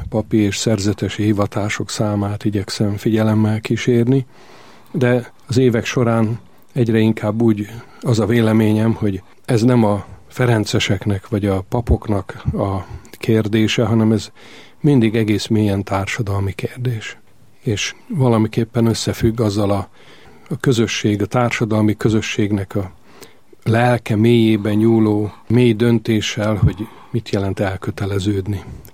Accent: Budapest, Hungary; Ez a Krisztina városban játszódott le, tehát ott nőttem fel, és nagy hatással volt rám ott a minisztrálás Krisztina templomban.

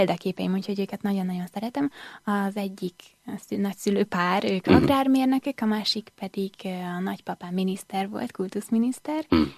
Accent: Pécs, Baranya, Hungary; born there; Hát az a szülővárosom

